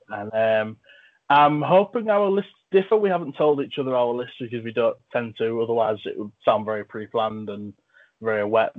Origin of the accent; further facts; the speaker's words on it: England, United Kingdom; I can say nothing because I'm from England, which is on the island of Great Britain, which is a part of the country, the United Kingdom of Great Britain and Northern Ireland.